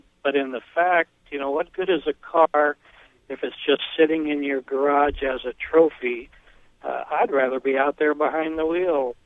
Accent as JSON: {"language": "English", "region": "California", "country": "United States", "said": "I was originally from the Bay Area"}